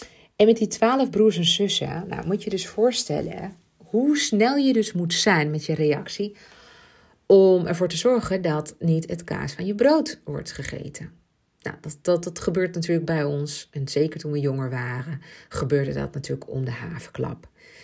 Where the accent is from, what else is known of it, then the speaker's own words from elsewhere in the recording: Ibiza, Balearic Islands, Spain; Ik ben opgegroeid op Ibiza. Ik ben daar zelfs geboren. Ik ben daar geboren en getogen. Mijn communie daar gedaan. Ik ben daar gedoopt.